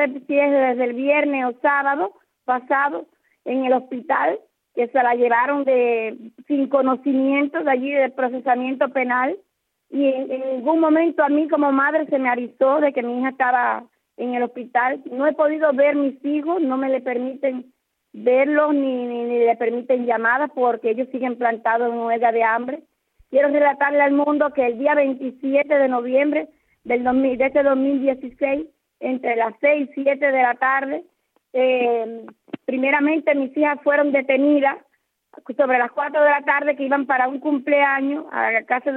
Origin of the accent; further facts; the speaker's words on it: Cuba; somos cubanos